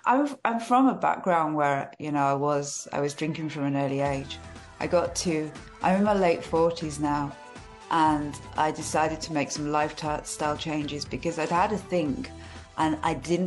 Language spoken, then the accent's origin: English; Carlisle, North West England, United Kingdom; I've been drinking since I was 14. I'm from Carlisle.